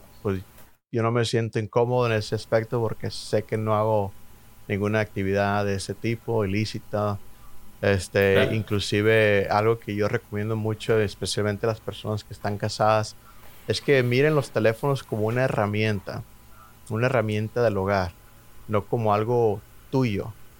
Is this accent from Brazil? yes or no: no; Mexico; now in United States; pues yo soy de México